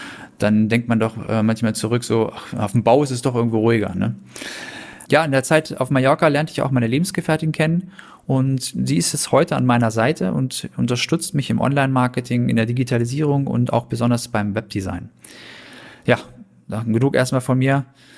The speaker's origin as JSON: {"language": "German", "town": "Langenhagen", "region": "Lower Saxony", "country": "Germany", "said": "ich bin Digitalisierungsberater und Dachdeckermeister und ich stamme aus einer Handwerkerfamilie aus Hannover-Langenhagen"}